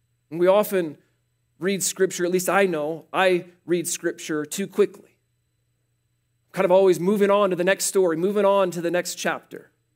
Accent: Midwest, United States; I grew up in the Midwest. Natalie and I met each other in the Midwest.

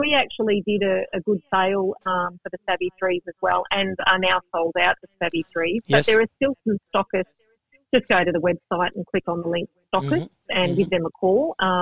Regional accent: Australia; and I am Australian.

